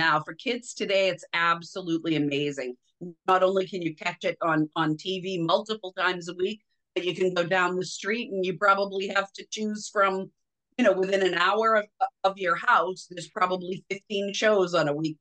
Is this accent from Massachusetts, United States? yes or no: yes; Scituate, Massachusetts, United States; Yes, I'm from Scituate, Massachusetts.